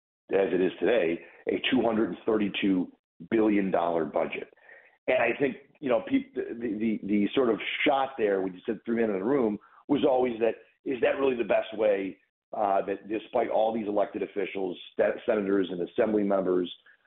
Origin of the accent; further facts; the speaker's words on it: North Tonawanda, New York, United States; I grew up here in Western New York, from North Tonawanda.